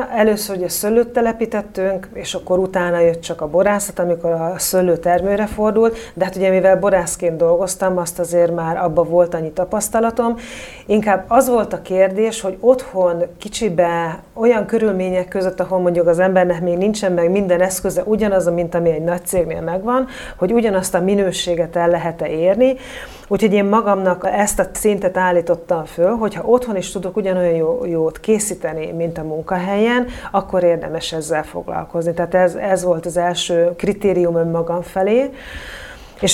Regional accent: Bodrogkisfalud, Borsod-Abaúj-Zemplén, Hungary; számtalanszor megmásztam már a Várhegyet Bodrogkisfaludon, úgyhogy én ebbe belenőttem, nekem ez volt a természetes közegem

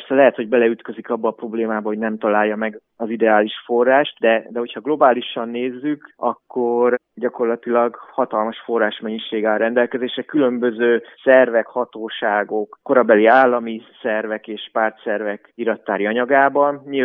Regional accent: Balatonalmádi, Veszprém County, Hungary; hogy ide születhettem a Balaton partjára, pontosan Balatonalmádiba, és akkor így emiatt itt töltöttem a gyermekkoromat

